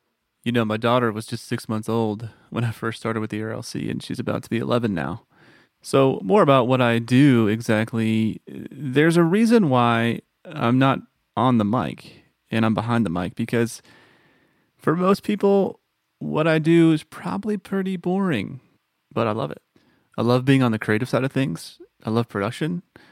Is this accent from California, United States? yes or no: no; Texas, United States; now in Tennessee, United States; Born and raised in Texas. I will say, though, much to the dismay of my fellow native Texans, being in Tennessee for over a decade now, Tennessee is home, really, for me and my family.